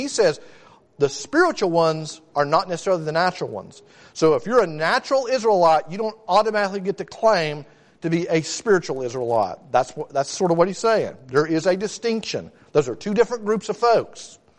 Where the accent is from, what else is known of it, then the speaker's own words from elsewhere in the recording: United States; You're an American. I'm an American. Ethnically, we're Americans.